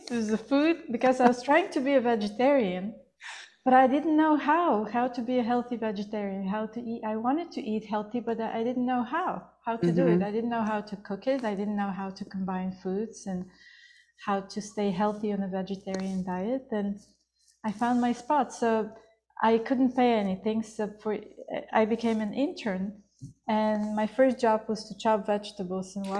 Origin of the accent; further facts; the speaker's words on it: Plovdiv, Plovdiv Province, Bulgaria; English is a second language; I met a person who was running an underground yoga ashram in my hometown, Plovdiv, in Bulgaria.